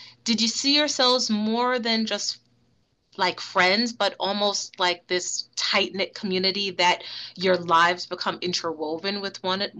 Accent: Bronx, New York, United States; Like I'm a city person, right? I grew up in the Bronx

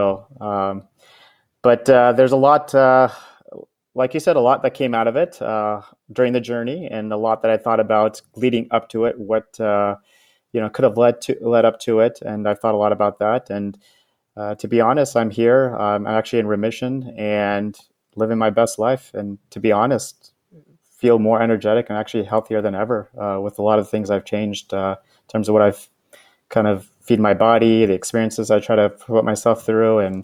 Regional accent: Nashville, Tennessee, United States; now in South Bay, United States; I grew up in Nashville, Tennessee, went to college at Vanderbilt, went to dental school at NYU and graduated in 2012.

